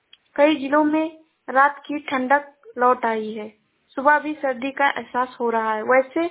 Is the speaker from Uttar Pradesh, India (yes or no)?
yes; Shravasti, Uttar Pradesh, India; मैं जिला श्रावस्ती से हूँ।